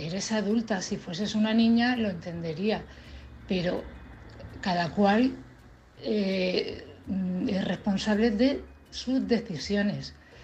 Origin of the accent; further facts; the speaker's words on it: Cartagena, Region of Murcia, Spain; de Cartagena, precisamente.